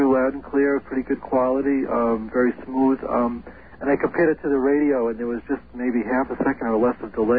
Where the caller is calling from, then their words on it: Connecticut, United States; Hi, I'm calling from Connecticut.